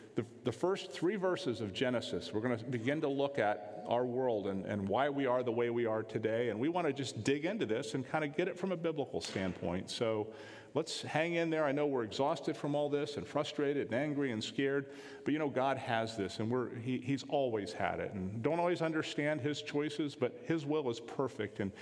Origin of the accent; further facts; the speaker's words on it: United States; I sure hope as an American citizen, I love this country